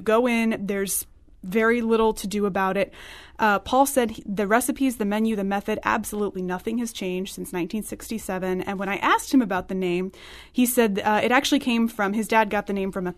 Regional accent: Belleville, Illinois, United States; I grew up on Emo's as well on the Illinois side. I grew up in Belleville, and my first experience was getting it in high school

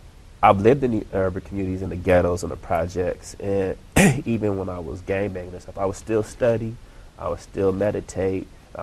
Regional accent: Sacramento, California, United States; also born or lived in Fresno; I was born here in Fresno, California, and I grew up in Sacramento

